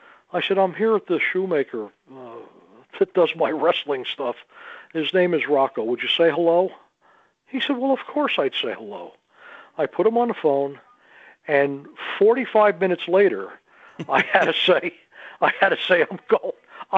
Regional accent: Colonia, New Jersey, United States; That when I grew up in Colonia, New Jersey, you know, the little town

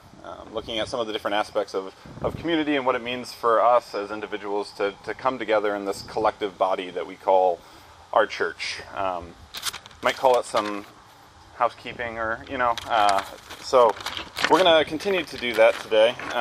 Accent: Indiana, United States; now in South Carolina, United States; Epicenter of Southern culture, I should say, which was a big shock for me growing up in Northern Indiana.

